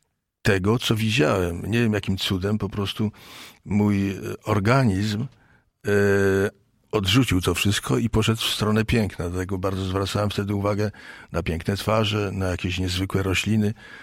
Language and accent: Polish; Wieluń, Łódź Voivodeship, Poland; Dlatego, że się wychowałem w Wieluniu, gdzie rozpoczęła się II wojna światowa.